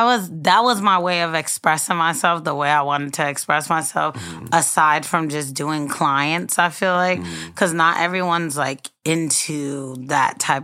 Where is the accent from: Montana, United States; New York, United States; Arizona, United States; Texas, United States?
New York, United States; Mount Vernon; now in Brooklyn, United States; Well, I'm actually from Mount Vernon.